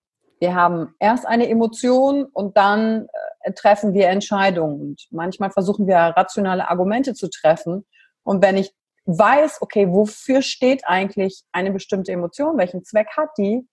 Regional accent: Germany; Nationalstolz dürfen wir als Deutsche sowieso nicht sein, weil wir da geschichtlich vorbelastet sind.

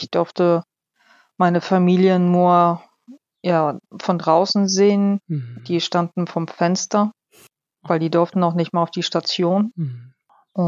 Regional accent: Hamburg, Germany; wir sind dann sofort umgedreht nach Hamburg gefahren, weil ich wollte nicht sonst wo irgendwo im Krankenhaus landen, sondern in meiner Heimatstadt

